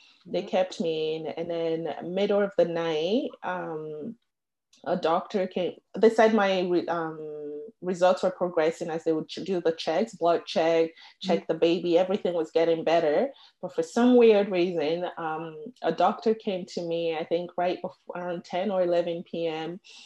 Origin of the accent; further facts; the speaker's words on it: Canada; I think it's been such a positive that I grew up in Canada, so I'm aware of my rights.